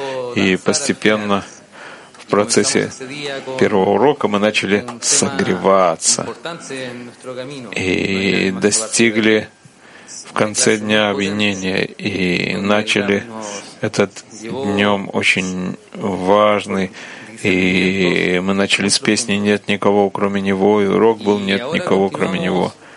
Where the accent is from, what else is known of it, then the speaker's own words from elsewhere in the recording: Uruguay; из Уругвая.